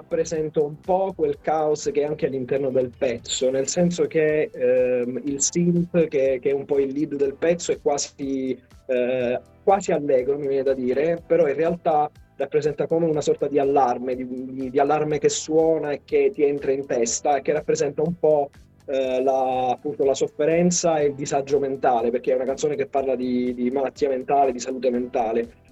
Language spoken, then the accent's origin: Italian; Palermo, Sicily, Italy; però entrambi di Palermo. E poi si sono trasferiti quando io ero ancora piccolino, e quindi sono cresciuto in realtà a Palermo, infatti dall'aspetto di sette comunque sono siciliano.